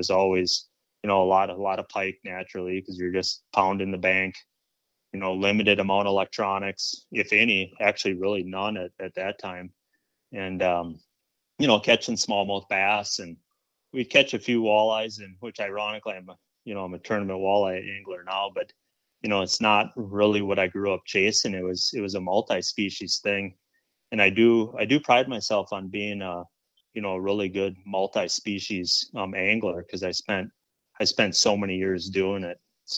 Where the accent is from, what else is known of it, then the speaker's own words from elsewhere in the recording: Lakeville, Minnesota, United States; So I grew up in Lakeville, Minnesota, and really where I got my start was really paddling a canoe around in the Boundary Waters.